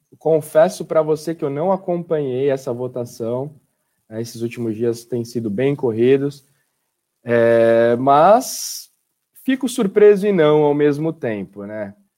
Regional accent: Brazil; Como brasileiro, de verdade, estou aqui aguardando.

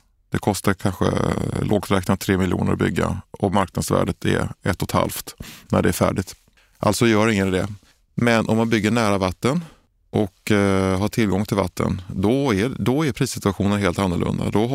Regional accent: Skåne, Sweden; now in Stockholm, Sweden; jag kommer från Skåne och flyttade hit på 90-talet.

